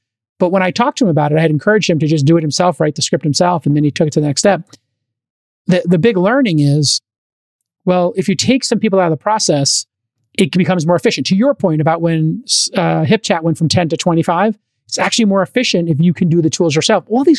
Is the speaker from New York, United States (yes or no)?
yes; New York, United States; Soho, where I grew up in New York